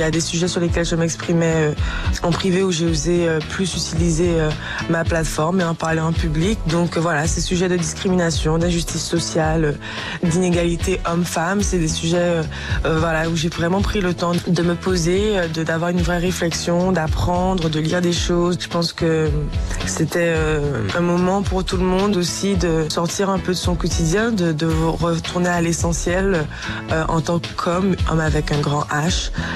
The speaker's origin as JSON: {"language": "French", "country": "Guadeloupe", "said": "Puis je suis rentrée chez moi en Guadeloupe."}